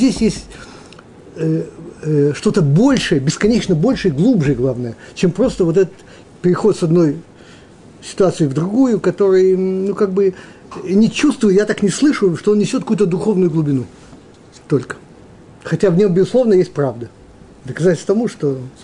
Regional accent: Moldova; Я просто из Молдавии

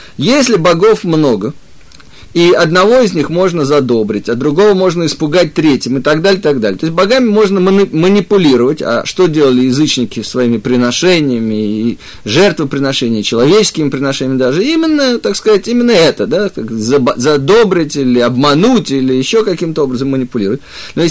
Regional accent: Russia; moved away as an adult; я сам родился и вырос в России, и просто, ну, вот так мне в этой жизни, я бы сказал, посчастливилось, что мне удалось уехать из бывшего Советского Союза 25 лет назад

